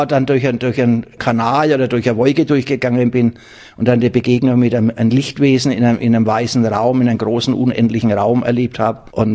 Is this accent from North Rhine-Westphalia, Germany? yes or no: no; Fürth, Bavaria, Germany; ich bin hier in der Methodistenkirche in Fürth aufgewachsen.